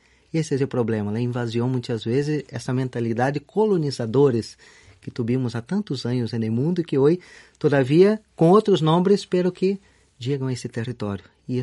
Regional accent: Rio de Janeiro, Brazil; Spanish is a second language; yo soy costeño de nacimiento, soy de Río de Janeiro. Entonces, bien lejos de mi casa

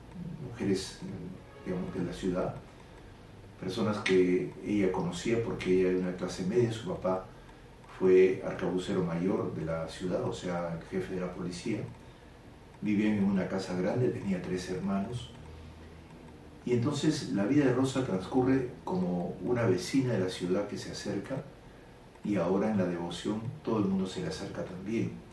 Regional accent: Lima, Peru; y con todos nosotros como limeños

